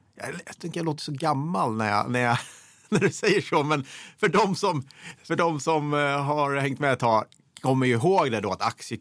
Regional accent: Degerfors, Örebro County, Sweden; Och jag är uppvuxen i Degerfors, väldigt röd kommun, aktieintresset ganska begränsat.

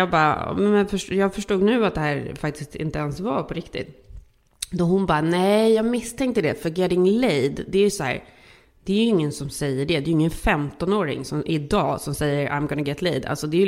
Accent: Sweden; vi är ju svenskar

